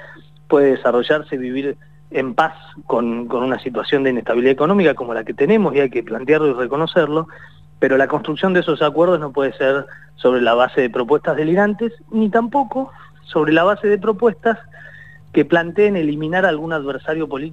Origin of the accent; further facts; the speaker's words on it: Argentina; estas son algunas de las cuestiones que nos identifican como argentinos